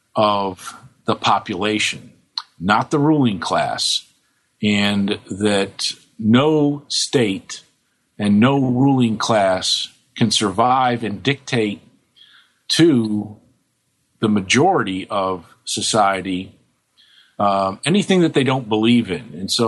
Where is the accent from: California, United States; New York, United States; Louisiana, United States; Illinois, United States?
New York, United States; now in Auburn, United States; and I'm originally from New York, Western New York State, and let me tell you, I mean, I love living in the South and living in Auburn, Alabama